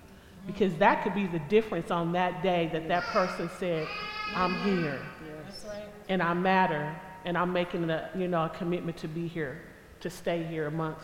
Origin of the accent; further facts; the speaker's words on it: Portland, Oregon, United States; I was born and raised in Portland. This is a predominantly white city, getting even whiter.